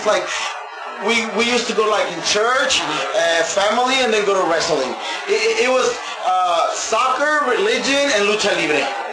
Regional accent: El Paso, Texas, United States; Born and raised in El Paso. That's where I'm born and raised, and that's where I did my schooling, and yeah, my family lives there, and I have six brothers and sisters.

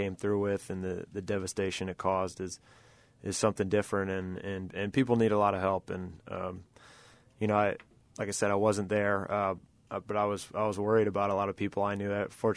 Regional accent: Iowa, United States; I grew up in Iowa. We have tornadoes occasionally.

